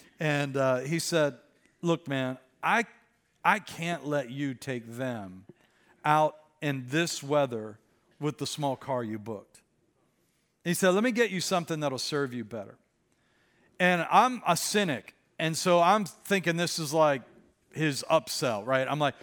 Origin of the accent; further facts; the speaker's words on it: Pittsburgh, Pennsylvania, United States; I grew up in Pittsburgh, and we learned how to drive in snow